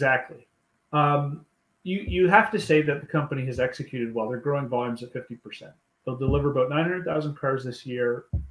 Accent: Canada; I'm Canadian.

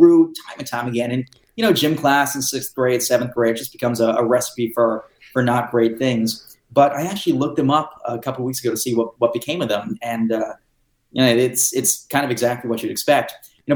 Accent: Plymouth, Massachusetts, United States; I grew up in Plymouth, Massachusetts, decent area.

